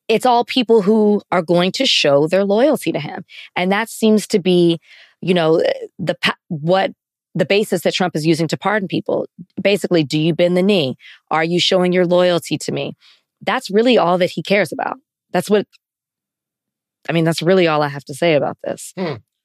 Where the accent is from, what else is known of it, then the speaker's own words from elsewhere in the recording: Texas, United States; I'm from Texas, so I say voir dire